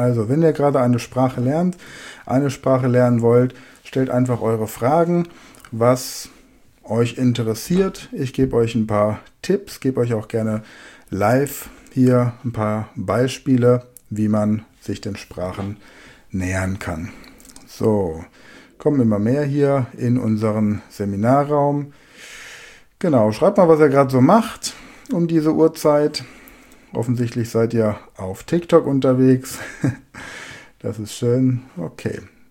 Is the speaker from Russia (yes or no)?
yes; Russia; ich bin Russin